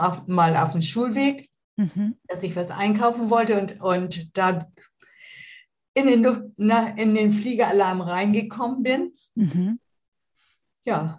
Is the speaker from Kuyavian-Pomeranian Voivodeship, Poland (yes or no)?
no; Wrocław, Lower Silesian Voivodeship, Poland; born there; In Breslau.